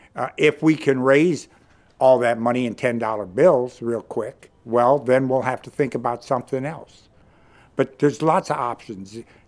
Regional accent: Berkeley, California, United States; And I'm from Berkeley.

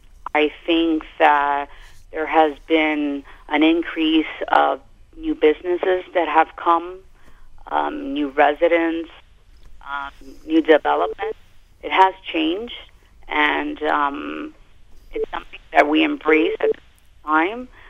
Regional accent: Miami, Florida, United States; I was born here in Miami and raised. I had Cuban parents and grandparents that lived in the area since 1965.

